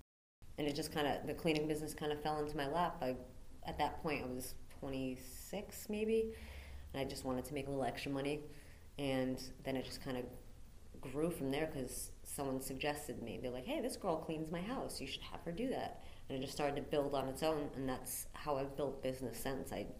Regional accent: South Kingstown, Rhode Island, United States; now in Providence, United States; I grew up in South Kingstown. I've been in Providence since 1997. I like it up here.

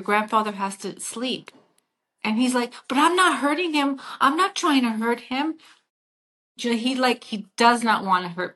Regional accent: Canada; And I'm like, "Carmen, we're Canadian."

